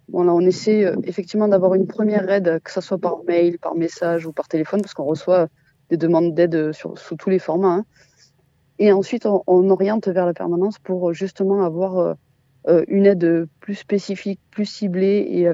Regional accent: Occitanie, France; Moi, je viens de la campagne, hein. Je viens du Tarn profond.

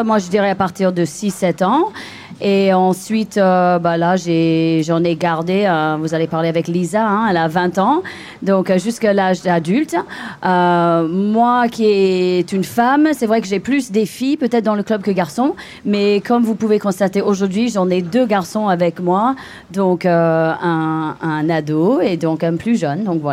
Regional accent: United States; French is a second language; now in France; Oui, en fait, c'est le double dutch, c'était ses origines, c'est vraiment dans les rues de New York, hein, dans les années 80. Et donc, moi, quand je suis venue en France

